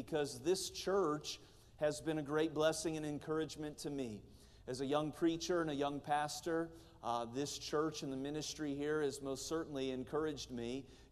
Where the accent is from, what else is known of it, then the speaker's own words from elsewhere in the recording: United States; I know that I am, and I grew up in America, red, white, and blue, and all of that.